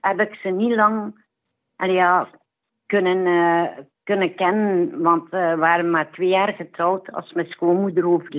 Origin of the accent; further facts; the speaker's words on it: Zelzate, East Flanders, Belgium; Ik ben van Zelzaten, ja.